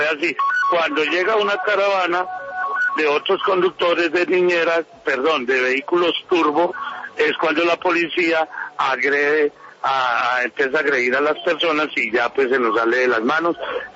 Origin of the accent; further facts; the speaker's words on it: Colombia; como conductores colombianos